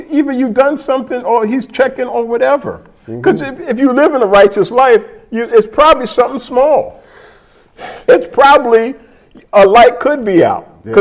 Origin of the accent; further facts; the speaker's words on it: New York, United States; When it moved from, because, you know, I'm from New York, so rap was, the elevation, the change of rap.